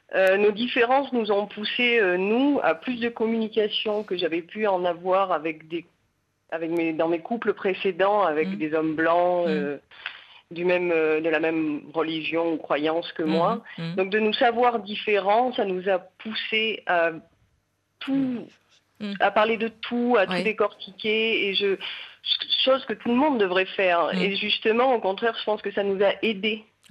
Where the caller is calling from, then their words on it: Bordeaux, Nouvelle-Aquitaine, France; Voilà, je suis française